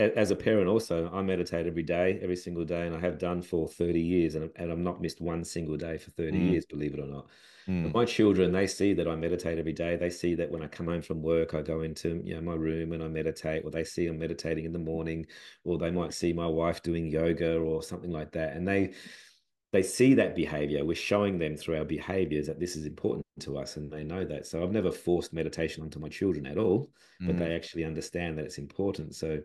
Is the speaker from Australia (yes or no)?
yes; Adelaide, South Australia, Australia; I'm from Adelaide originally